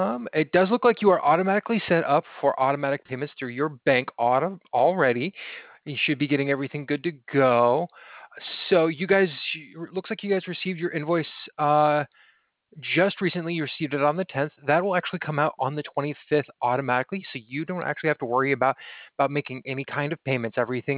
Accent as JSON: {"language": "English", "region": "Washington", "country": "United States", "lives_now": "New York, United States", "said": "I moved to New York from Washington State."}